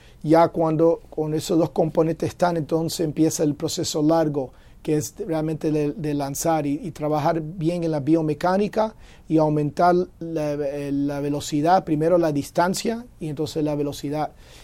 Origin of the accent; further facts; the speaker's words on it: Havana, Cuba; born there; Yo nací en La Habana